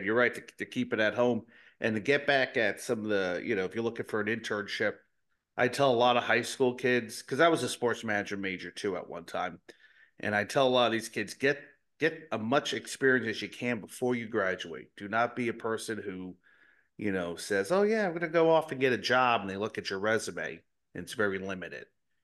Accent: New Jersey, United States; So yeah, it was like I'm from coming from New Jersey. I'm like, well, where the heck am I gonna live for 400 a month?

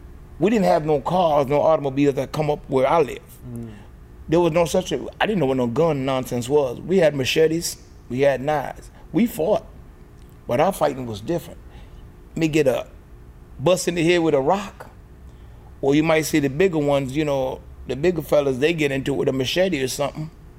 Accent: Manchester Parish, Jamaica; I came from Manchester, Jamaica. When you say Jamaica, the average person think of Kingston.

